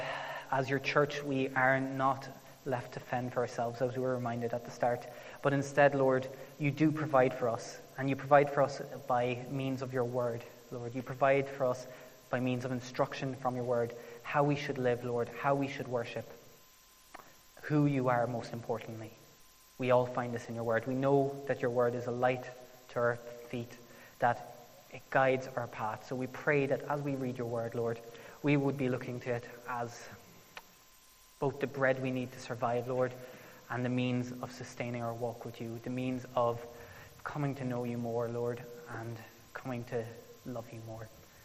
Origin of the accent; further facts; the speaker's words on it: Cork, Munster, Ireland; accent: Cork; I'm from Cork, and because I'm from Cork, I say my this, that, these, and those.